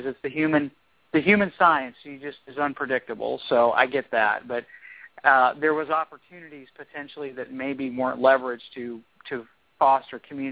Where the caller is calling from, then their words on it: Tulsa, Oklahoma, United States; because I'm actually calling from Tulsa today, and so Oklahoma.